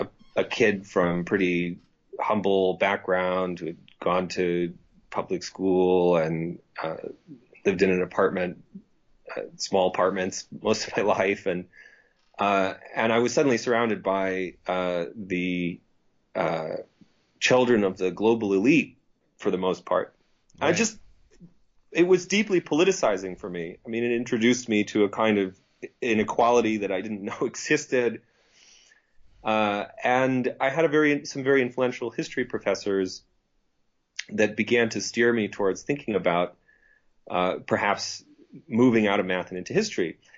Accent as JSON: {"language": "English", "region": "Iowa", "country": "United States", "tie": "born or raised there", "also_born_or_lived": "Stanford", "said": "I grew up in Iowa and did well in school and so on, and ended up going to Stanford to do my undergraduate work"}